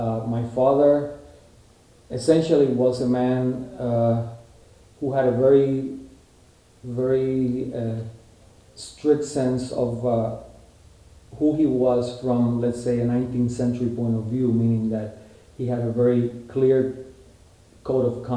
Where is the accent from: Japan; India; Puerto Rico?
Puerto Rico; San Juan; born there; I was born in San Juan, Puerto Rico.